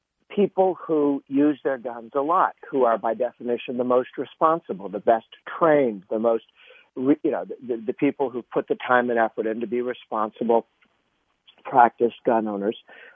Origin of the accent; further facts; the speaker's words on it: Massachusetts, United States; I grew up in Massachusetts. We had in my parents' basement, we had a pistol range